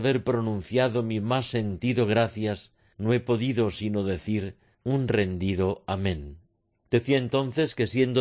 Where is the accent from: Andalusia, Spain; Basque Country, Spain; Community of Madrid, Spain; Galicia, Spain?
Community of Madrid, Spain; Madrid; Yo soy de Madrid, él asturiano. Yo he vivido en muchos sitios dentro y fuera de España por mis estudios y docencia.